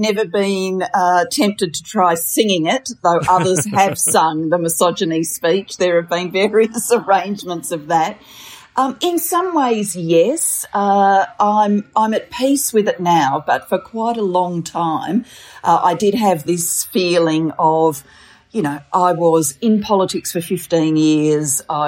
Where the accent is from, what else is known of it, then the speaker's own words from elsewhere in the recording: Australia; And so I grew up in Australia in a home where politics was discussed.